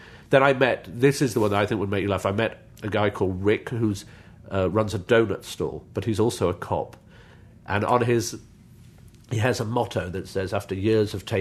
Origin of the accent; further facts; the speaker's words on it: United Kingdom; accent: British; very proud to be British. I will never give up on my British passport, and please God, I never lose my British accent.